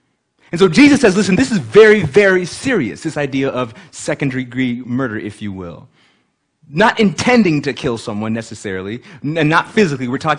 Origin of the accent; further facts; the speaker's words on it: Berrien Springs, Michigan, United States; also born or lived in Kenya; Born in Kenya, and about 1 year old, my parents came here to America. I grew up in Berrien Springs, Michigan.